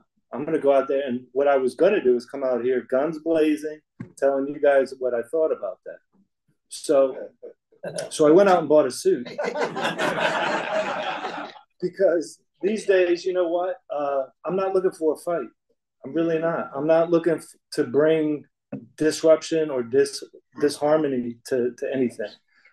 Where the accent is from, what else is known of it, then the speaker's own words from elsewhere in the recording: Alexandria, Virginia, United States; born there; My dad was a DC firefighter. I was born in Alexandria, Virginia, just south of DC.